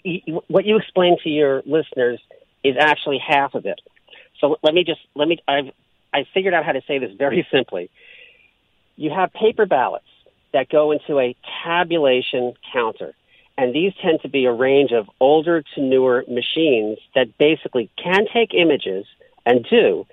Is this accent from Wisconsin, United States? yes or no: no; California, United States; now in Georgia, United States; I'm not in California. I'm in Georgia. I'm a Californian who is reporting in Georgia after being in Florida.